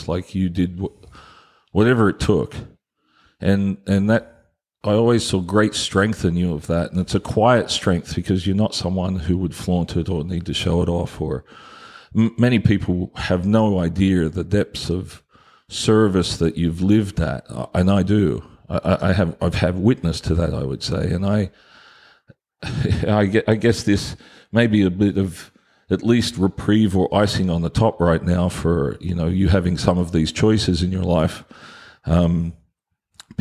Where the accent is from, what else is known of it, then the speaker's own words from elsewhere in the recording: Australia; growing up in Australia